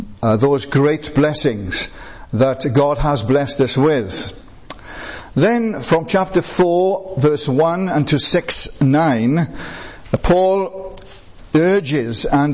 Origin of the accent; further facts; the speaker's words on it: Wales, United Kingdom; I don't know whether it's because I'm a Welshman